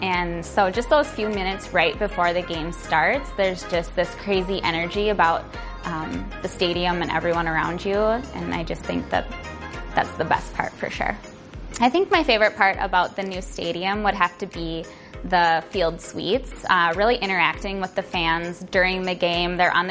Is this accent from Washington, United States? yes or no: no; Edina, Minnesota, United States; I'm from Edina, Minnesota, and this is my 7th season as an MBC.